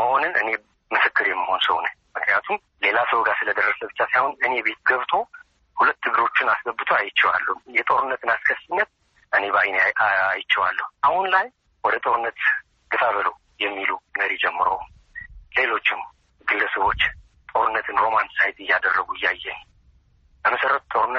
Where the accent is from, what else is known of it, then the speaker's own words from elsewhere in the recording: Tigray, Ethiopia; እኛ ከምዕራብ ትግራይ ነን ተፈናቅለን የመጣ ነው።